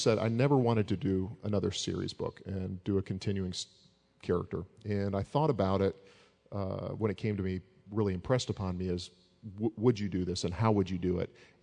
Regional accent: Auburn, Alabama, United States; I grew up near Auburn, Alabama, which is very close to Fort Benning

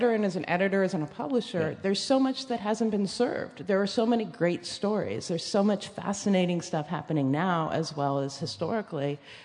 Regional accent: Madison, Wisconsin, United States; I grew up in Madison, Wisconsin.

